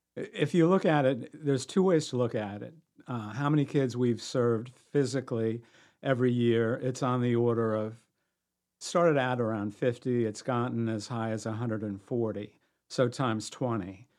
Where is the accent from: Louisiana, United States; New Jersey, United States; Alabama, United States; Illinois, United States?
New Jersey, United States; My wife and I grew up on the Jersey Shore, and the beaches were very, very accessible.